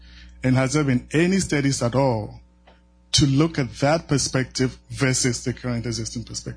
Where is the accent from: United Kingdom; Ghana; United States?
Ghana; and I'm originally from Ghana.